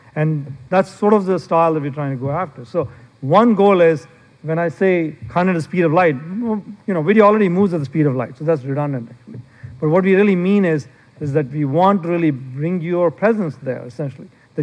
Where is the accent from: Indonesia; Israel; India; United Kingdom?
India; moved away as an adult; now in United States; I grew up in India when there were no, at a time when there was no television and a time when there were none of these great roller coasters and things like that. So when I first came to this country, I was going to get my PhD at Rice University.